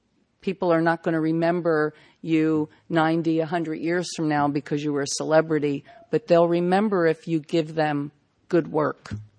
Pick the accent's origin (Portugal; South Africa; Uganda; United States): United States; New Jersey; in growing up in South Jersey, I didn't even know those people existed.